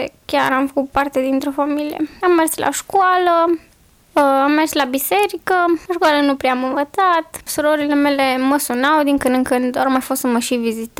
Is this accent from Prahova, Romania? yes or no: no; Timișoara, Timiș County, Romania; Am crescut în Timișoara.